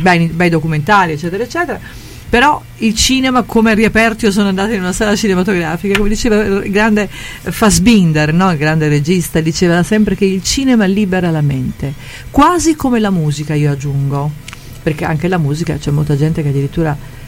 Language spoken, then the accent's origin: Italian; Naples, Campania, Italy; born there; Io sono nata a Napoli e il mio papà non voleva